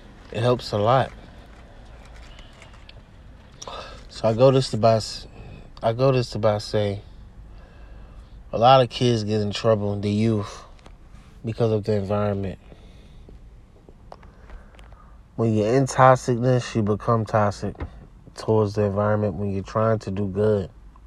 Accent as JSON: {"language": "English", "region": "New York", "country": "United States", "said": "When I go to the city back home, I'm from New York."}